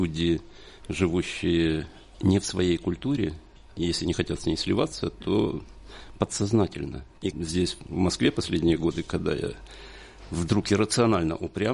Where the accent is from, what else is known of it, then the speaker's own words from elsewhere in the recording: Kherson, Kherson Oblast, Ukraine; also born or lived in Siberia / Western Ukraine / Moscow; я родился на Украине, в Херсоне. И жил в днепровских городах в раннем детстве, потом Сибирь, потом вот Западная Украина, потом Москва и всякое такое. То есть большая часть моей жизни прошла там.